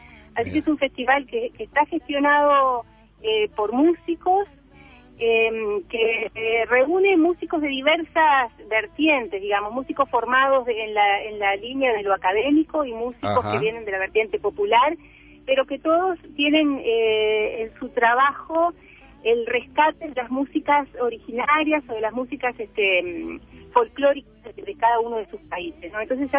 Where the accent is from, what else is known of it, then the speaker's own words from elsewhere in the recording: Paysandú, Uruguay; yo soy de Paysandú, entonces recojo mucho la tradición de la música litoraleña.